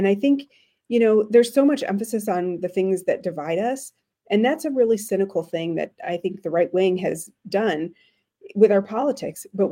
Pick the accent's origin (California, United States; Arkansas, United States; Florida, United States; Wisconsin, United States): Wisconsin, United States; Marshfield; Well, I was born in Marshfield and spent my early years in rural Taylor County, which if you're not familiar, it's north of Highway 29.